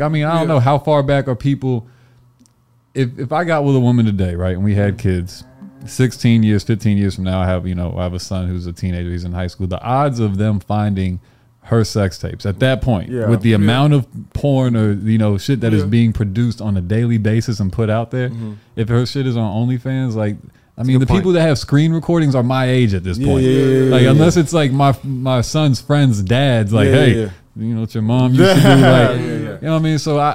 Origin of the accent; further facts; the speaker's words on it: the South, United States; See, I'm not from the West Coast. I grew up down south.